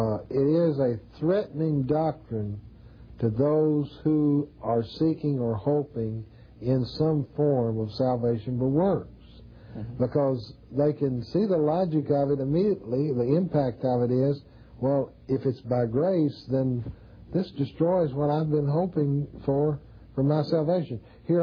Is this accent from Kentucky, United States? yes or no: yes; Kentucky, United States; I remember in my hometown where I used to live in Kentucky, not my first hometown, my second hometown